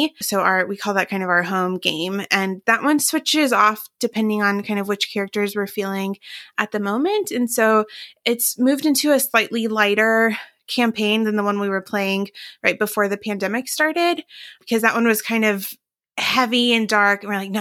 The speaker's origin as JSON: {"language": "English", "region": "Appalachia", "country": "United States", "said": "Storytelling is just a huge thing in my family. I'm from Appalachia, and so that's part of it too."}